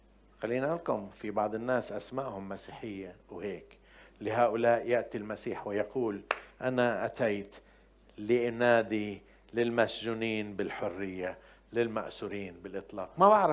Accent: Jordan; بتعرف احنا من الأردن وعنا ملك حكيم وملك منيح

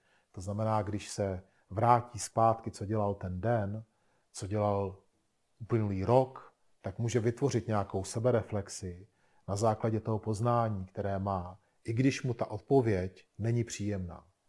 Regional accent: Prague, Czechia; já jsem vyrůstal v Praze, kde jsem podědil byt

